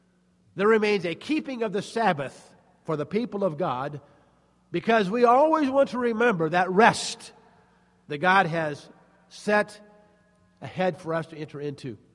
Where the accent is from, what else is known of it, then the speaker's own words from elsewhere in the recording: St. Louis, Missouri, United States; But I remember growing up in St. Louis, back when we played corkball. That was a big sport in St. Louis.